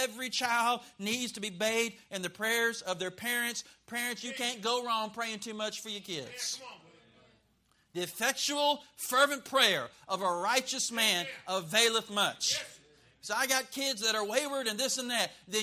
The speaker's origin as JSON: {"language": "English", "region": "the South", "country": "United States", "tie": "born or raised there", "said": "I grew up in the South, and my parents taught me very clearly from the very young age"}